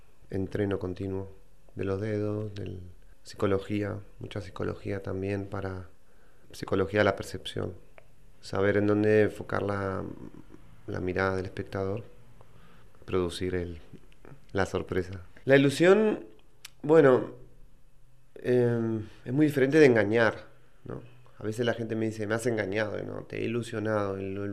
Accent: Uruguay; moved away as an adult; now in Barcelona, Spain; Bueno, soy de Uruguay. Estoy aquí en Barcelona hace 10 años.

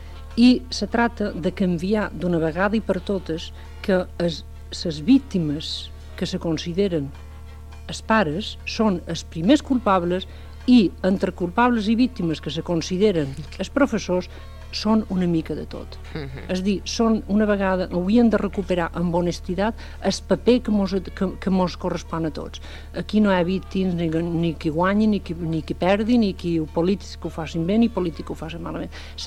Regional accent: Balearic Islands, Spain; som mallorquina i de vegades intento evitar ses

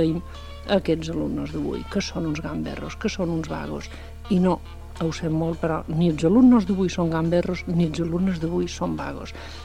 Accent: Balearic Islands, Spain; som mallorquina i de vegades intento evitar ses

